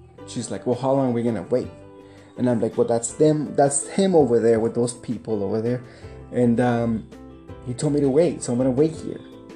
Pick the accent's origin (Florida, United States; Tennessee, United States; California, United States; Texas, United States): Texas, United States; El Paso; Like, I'm here from El Paso, la da da.